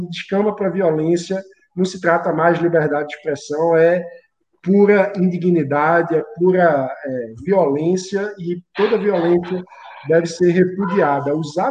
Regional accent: Recife, Pernambuco, Brazil; Eu que venho do Recife, onde a gente tem uma deficiência crônica de transporte público

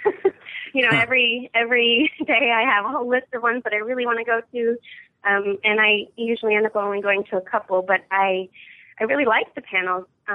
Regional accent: Florida, United States; I grew up in Florida, so I went to MegaCon and FX, sure.

